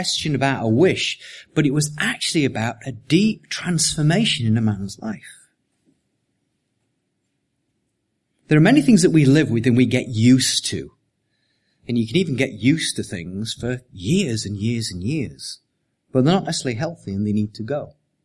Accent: England, United Kingdom; I'm English, so I have no sense of humor whatsoever.

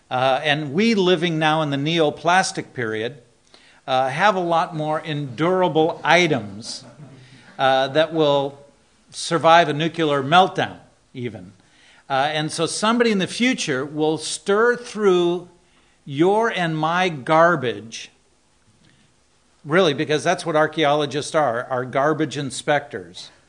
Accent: United States; this comes from my standpoint personally as an American.

